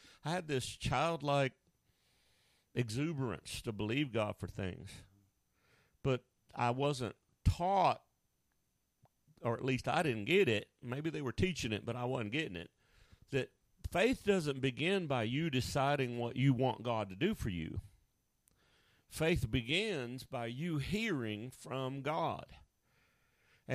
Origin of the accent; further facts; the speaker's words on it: Oklahoma, United States; I mean, I grew up in America, in Oklahoma, in the Bible Belt, you know.